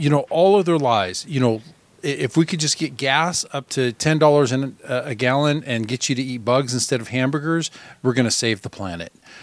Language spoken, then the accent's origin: English; United States; And yeah, so I'm an American. Of course, I own a gun.